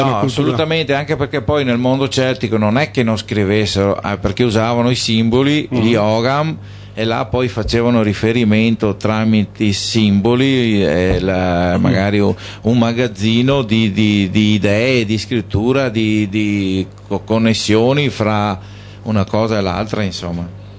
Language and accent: Italian; Veneto, Italy; io essendo veneto preferisco la scrittura di Reitia